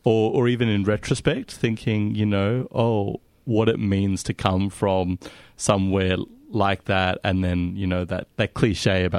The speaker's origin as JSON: {"language": "English", "town": "Kalgoorlie", "region": "Western Australia", "country": "Australia", "tie": "born or raised there", "said": "I was born in Kalgoorlie and I grew up there"}